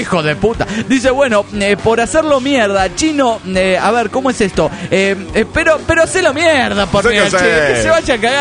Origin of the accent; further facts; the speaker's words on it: Tarapoto, San Martín, Peru; Soy el hermano del Lobo del Río de Tarapoto, Perú.